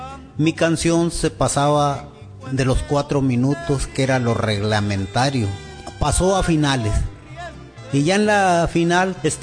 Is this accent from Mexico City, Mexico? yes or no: no; Esperanza, Sonora, Mexico; de mi pueblo natal Esperanza, donde participaba en las diferentes actividades artísticas culturales.